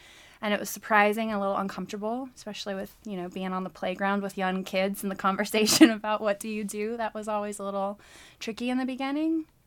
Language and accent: English; the South, United States; especially coming from the DARE community and growing up in the South and not being exposed to cannabis at all.